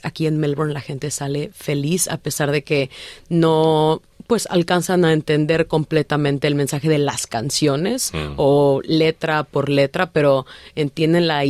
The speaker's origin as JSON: {"language": "Spanish", "country": "Mexico", "said": "hay muchos elementos que a mí como mexicana me hacen sentir muy orgullosa"}